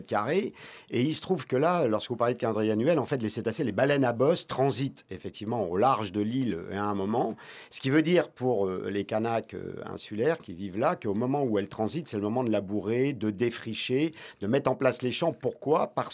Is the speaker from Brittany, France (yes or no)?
yes; Brittany, France; Moi, ça me plaît bien en tant que Breton